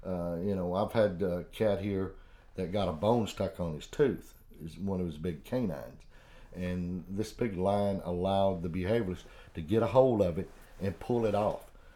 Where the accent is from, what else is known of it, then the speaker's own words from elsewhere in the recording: Amarillo, Texas, United States; Well, you'll have to look at, I grew up in North Texas, South Amarillo. Back in the 60s and 70s, there wasn't any deer in that country.